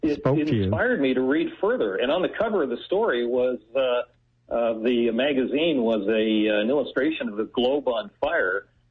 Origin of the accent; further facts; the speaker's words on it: Edmonton, Alberta, Canada; also born or lived in Winnipeg / Regina; now in Halifax, Canada; I'm originally from Edmonton.